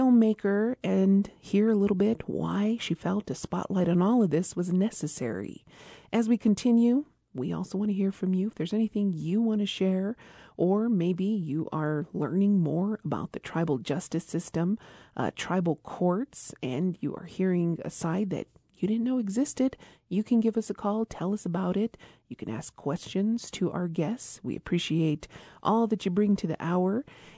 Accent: Meseta Pueblo, New Mexico, United States; from Meseta Pueblo

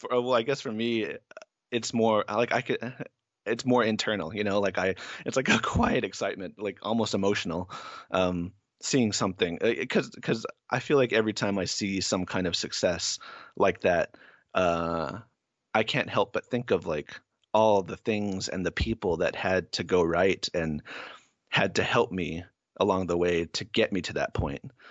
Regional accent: Holbrook, Arizona, United States; now in Pasadena, United States; I'm calling from Pasadena, California right now, where I live. I've been living here for the past 10 years, but I'm originally from Holbrook, Arizona. That's where my parents still live, and that's where I grew up.

